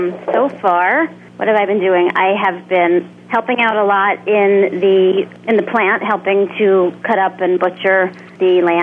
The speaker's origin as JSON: {"language": "English", "region": "New York", "country": "United States", "said": "I'm from New York."}